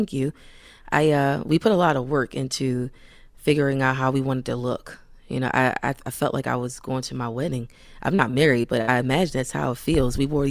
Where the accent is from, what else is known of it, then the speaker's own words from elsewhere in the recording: Baltimore, Maryland, United States; And I am from Baltimore, and I proudly wear Baltimore. I love Baltimore so much.